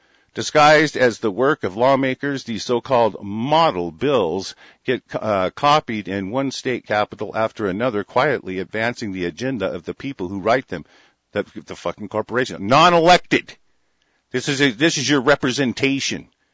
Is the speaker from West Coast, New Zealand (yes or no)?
yes; Westport, West Coast, New Zealand; Mike is from my hometown of Westport.